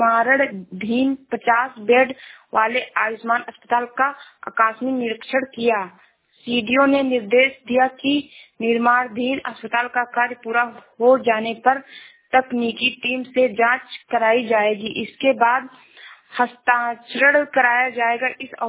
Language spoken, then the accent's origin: Hindi; Shravasti, Uttar Pradesh, India; मैं जिला श्रावस्ती से हूँ।